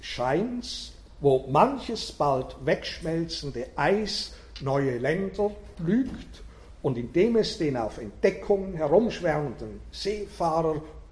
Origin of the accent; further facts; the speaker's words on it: Switzerland; Als Schweizer